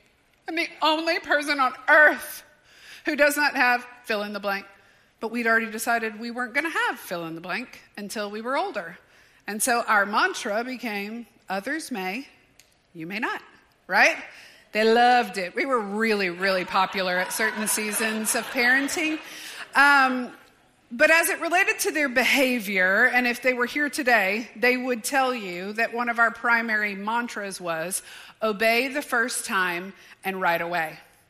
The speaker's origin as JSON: {"language": "English", "town": "Nashville", "region": "Tennessee", "country": "United States", "said": "I'm from Nashville, Tennessee. We're in the South and we supposedly have Southern hospitality"}